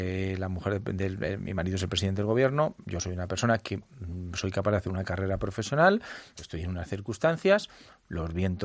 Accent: Castilla-La Mancha, Spain; Yo como castellano-manchego, pues bueno

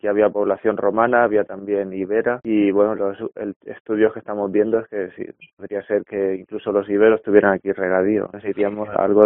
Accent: Region of Murcia, Spain; yo soy de Le Tour, mi familia es de aquí, pero siempre hemos vivido en Murcia, yo trabajaba allí de funcionario y hace 8 años pedí una excedencia y me vine aquí a vivir.

